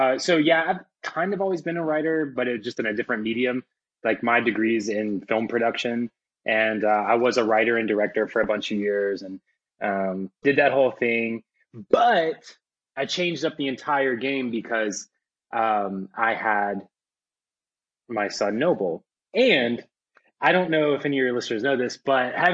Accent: Virginia Beach, Virginia, United States; now in Nashville, United States; I'm from Virginia Beach originally. So, like, I'm definitely, like, the coastal culture is kind of, like, you know, salt water kind of runs through my veins and all that.

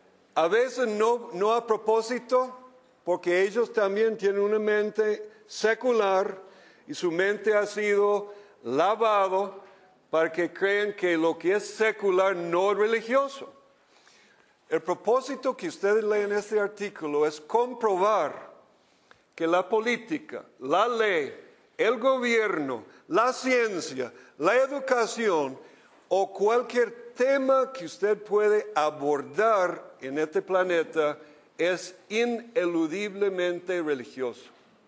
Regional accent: Costa Rica; Porque hay que preguntar entonces, como costarricense

